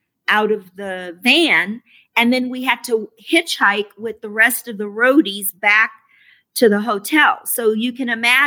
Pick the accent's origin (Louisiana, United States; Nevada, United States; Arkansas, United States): Louisiana, United States; he looked at me, and he went, where are you from? And I said, Louisiana, and that's what broke the ice